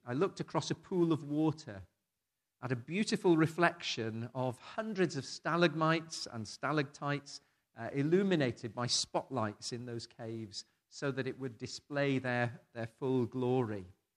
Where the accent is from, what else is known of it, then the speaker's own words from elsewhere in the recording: South West England, United Kingdom; For most of my childhood, I grew up in Somerset, and we lived quite near to Cheddar.